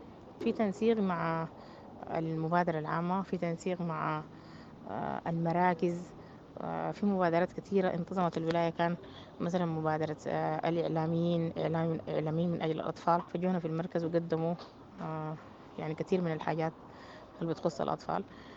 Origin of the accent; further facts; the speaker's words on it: Sudan; إحنا من قيمنا كسودانيين